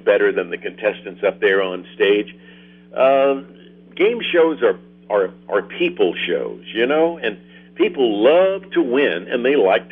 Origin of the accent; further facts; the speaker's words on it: Jackson, Tennessee, United States; also born or lived in Memphis; now in Los Angeles, United States; And my Sunday school teacher gave me my first job in Jackson, Tennessee, which was my hometown.